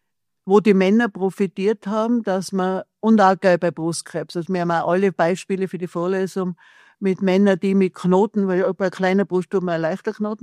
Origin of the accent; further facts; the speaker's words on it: Tyrol, Austria; ich bin ja Tirolerin